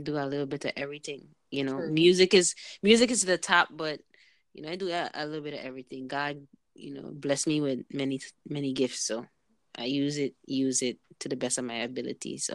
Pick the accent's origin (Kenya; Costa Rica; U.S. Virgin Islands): U.S. Virgin Islands; St. Thomas; Or Jamaica, you know, like, nah, I'm from St. Thomas. 340 area code, you know.